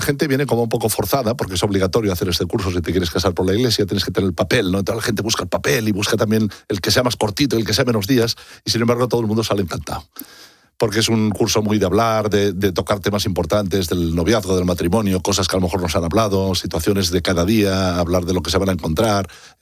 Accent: Catalonia, Spain; soy catalán y en catalán celebramos más San Jordi.

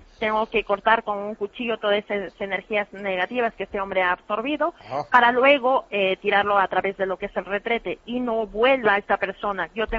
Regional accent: Peru; Yo soy de Perú y en la zona andina nosotros vemos que el mal de ojo solamente lo transmite la mujer.

